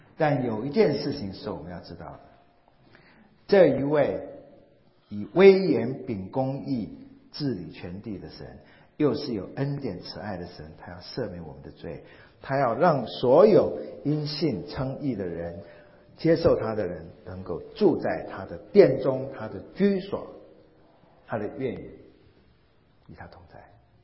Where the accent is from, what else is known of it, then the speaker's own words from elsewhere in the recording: Taiwan; 我自己从小在台湾的那种都市长大的，看到都是钢骨水泥的，完全没有那种农家的那种经验。